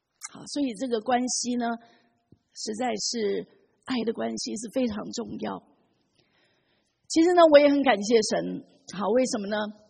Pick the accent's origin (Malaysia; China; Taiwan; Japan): China; 我想我们中国人都很懂得这一点，是不是？